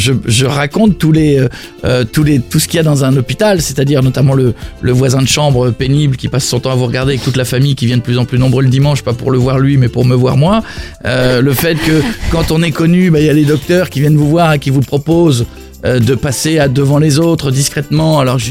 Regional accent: Hauts-de-France, France; je suis parti de loin, je viens d'un petit village de Picardie

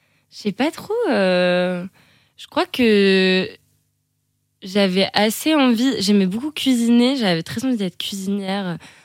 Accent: Île-de-France, France; J'ai grandi en région parisienne avec mes parents et mes frères dans un environnement très agréable.

